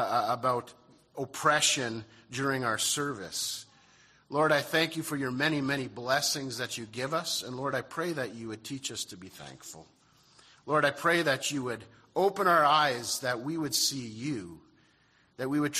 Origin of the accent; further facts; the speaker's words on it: Canada; The other blessing that I was thankful for is growing up in Canada.